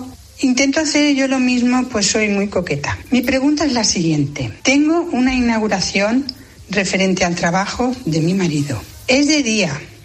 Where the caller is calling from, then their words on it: Valencia, Valencian Community, Spain; de Valencia.